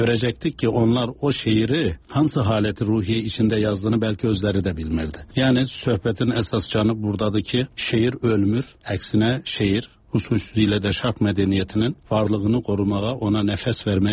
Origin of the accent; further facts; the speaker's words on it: Ankara, Turkey; also born or lived in Munich; now in Berlin, Germany; Türkiyədə anadan olmuşam, Ankaralıyam. Ankaranın bir şəhərindən. Və 70-ci ildən bu tərəfə Almaniyada yaşayıram. 8 ilə yaxın Münxendə yaşamışam. 80-ci ildən bu tərəfə də Berlində yaşayıram.